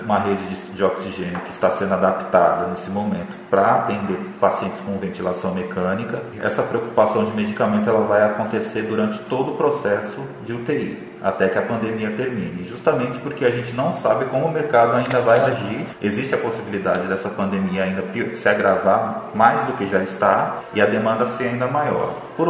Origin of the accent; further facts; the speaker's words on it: São Paulo, Brazil; Eu sou de São Paulo, venho trabalhando na pandemia desde o início